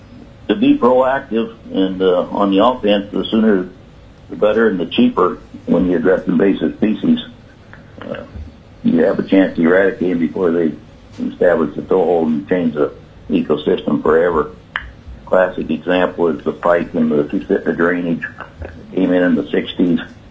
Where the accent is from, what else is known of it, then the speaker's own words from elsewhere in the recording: Klamath Gulch, Alaska, United States; I'm from Klamath Gulch, Alaska, and I've been involved in fish and game issues in Alaska for 50 years now.